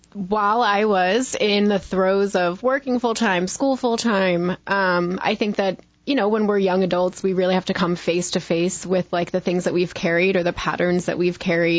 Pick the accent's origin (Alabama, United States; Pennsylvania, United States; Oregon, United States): Pennsylvania, United States; Coatesville; I'm from Coatesville.